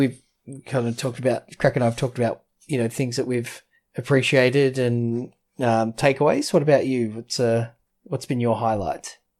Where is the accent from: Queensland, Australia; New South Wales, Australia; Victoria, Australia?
Victoria, Australia; Melbourne; Like, we're all from Melbourne. We're like, I'm not going to get into politics. We were the most locked down city in the world